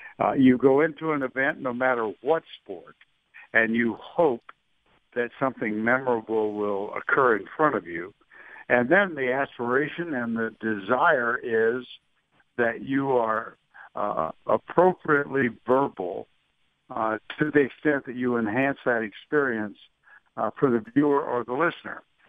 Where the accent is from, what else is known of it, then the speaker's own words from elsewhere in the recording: Austin, Texas, United States; I'm in Austin right now, which is my hometown.